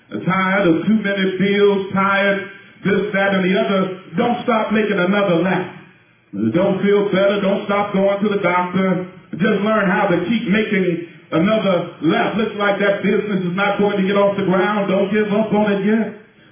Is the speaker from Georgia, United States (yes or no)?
no; Utah, United States; I was invited to preach in my home state, Utah.